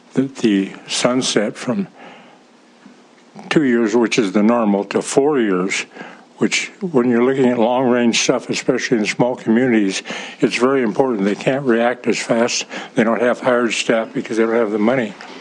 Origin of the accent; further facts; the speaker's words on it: Roundup, Montana, United States; I was born and raised in Roundup.